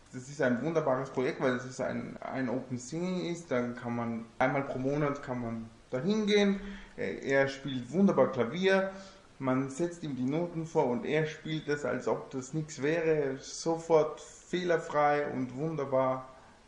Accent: Rome, Lazio, Italy; German is a second language; Ich war 3 Jahre alt, wie ich angefangen habe, Deutsch zu sprechen. Und deswegen bin ich immer so zwischen zwei Identitäten gependelt, im Sinne von, bin ich jetzt Deutscher oder bin ich jetzt Italiener?

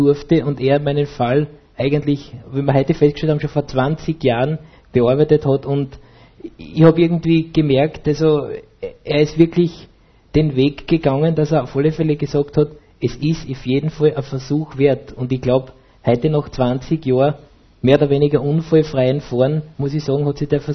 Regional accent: Styria, Austria; ich bin aus der Steiermark, aus der Obersteiermark

